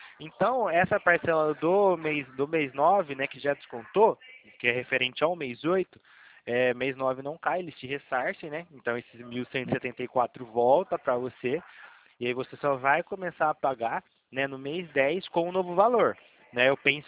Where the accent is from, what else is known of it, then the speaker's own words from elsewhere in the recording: Araras, São Paulo, Brazil; Sou aqui de Arara